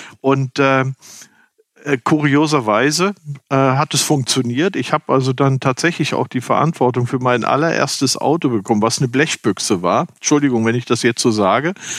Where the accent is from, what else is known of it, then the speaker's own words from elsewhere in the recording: Leverkusen, North Rhine-Westphalia, Germany; also born or lived in Hamburg / England; Also ich bin tatsächlich in Leverkusen geboren, aufgewachsen, bin dann aber zum Studium nach Hamburg gezogen, habe auch in England studiert.